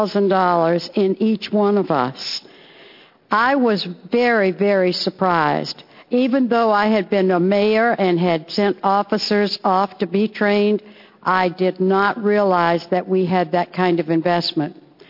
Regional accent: Coos Bay, Oregon, United States; in my district, in my hometown of Coos Bay.

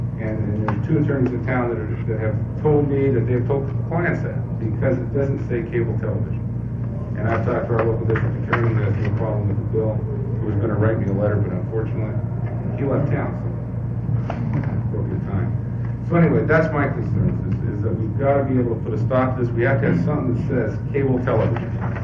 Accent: Astoria, Oregon, United States; I'm from Astoria, Oregon.

